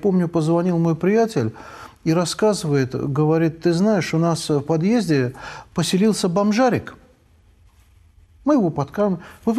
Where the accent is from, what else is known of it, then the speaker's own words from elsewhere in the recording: Baku, Azerbaijan; moved away as an adult; я на 62-м году своей жизни, да, до 40 лет я родился и жил в моем родном городе, где жили все мои предки прекрасные. В ту пору, я не знаю, я уже с тех пор не был уже более, да, более 25 лет я не был у себя на родине, так случилось. В Баку